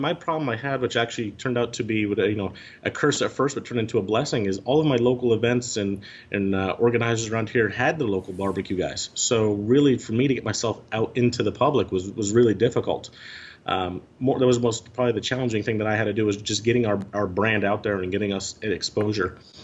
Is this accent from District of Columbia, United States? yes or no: no; Minisink Valley, New York, United States; I grew up just in the Hudson Valley area of New York, just a little rural town called Minisink Valley, really known for its farming.